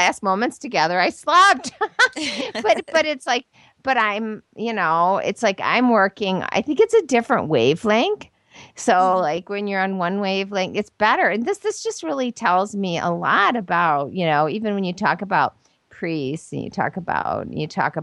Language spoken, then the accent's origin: English; Canada; I get teased here because I say Paco's because, you know, I'm Canadian